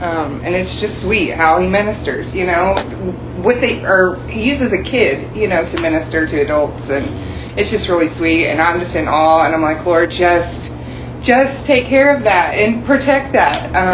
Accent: Wheeler, United States; Yeah, Dustin and I grew up here in Wheeler, so we both graduated high school from here and then spent 20, years away and just moved back a couple years ago.

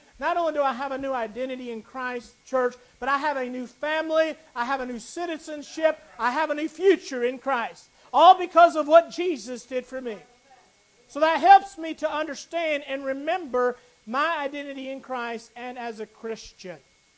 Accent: Phoenix, Arizona, United States; born there; First of all, I was born in Phoenix, Arizona, so don't get confused about that.

